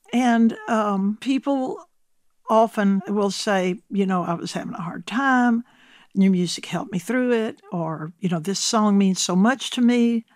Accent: Louisiana, United States; You know, I grew up in Louisiana on the Gulf Coast at a time when the biggest stars in music were piano players.

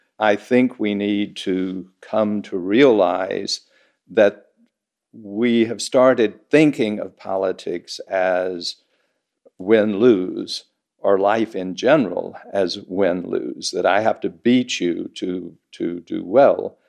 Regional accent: the South, United States; I grew up in the South, and three of my great uncles fought in the war.

